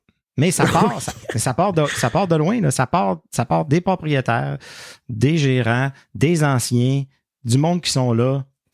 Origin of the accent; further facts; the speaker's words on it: Quebec, Canada; accent: Saguenay; je pense que je fais rire de moi avec mon fameux accent du Saguenay